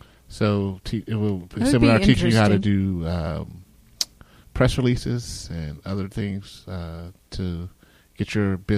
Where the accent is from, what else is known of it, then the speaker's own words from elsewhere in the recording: North Carolina, United States; I came from the South, North Carolina.